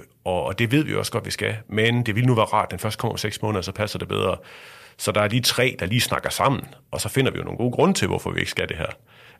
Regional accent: North Denmark Region, Denmark; Jeg er vokset op ude i Thy. Det er gammel indremissionsk område, og det er Jantelovens Højborg.

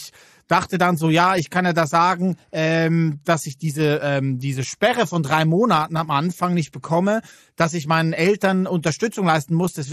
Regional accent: Switzerland; Als Schweizer bleibt man ja ruhig

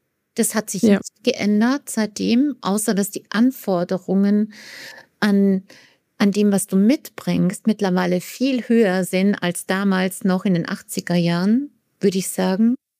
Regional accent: Vienna, Austria; ich komme ja aus Wien

